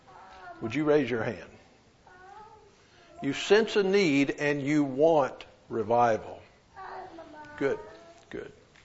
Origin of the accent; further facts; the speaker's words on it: North Carolina, United States; I'm from North Carolina, okay?